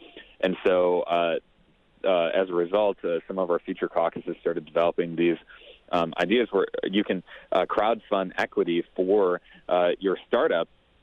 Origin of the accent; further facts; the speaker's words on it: Wisconsin, United States; The one that's most meaningful is my home state of Wisconsin, and I'm actually calling from here in Brookfield, Wisconsin, right now.